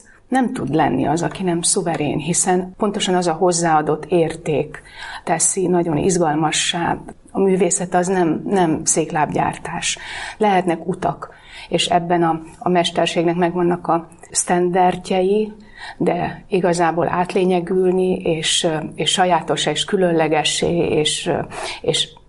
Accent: Sopron, Győr-Moson-Sopron, Hungary; Én soproni származású vagyok, illetve Csapodi, és aztán Sopronban gyerekeskedtem, meg ott jártam iskolába.

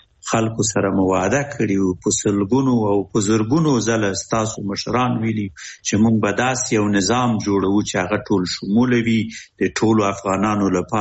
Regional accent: Afghanistan; مونږ هم د جاپان نه یو، مونږ هم افغانان یو او د افغانانو حالات سارو

